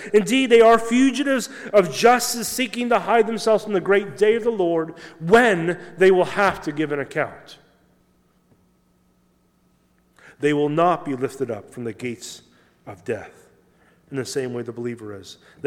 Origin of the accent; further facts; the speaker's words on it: Midwest, United States; everything always growing up in the Midwest was like, it's California or it's New York or in Washington, D.C.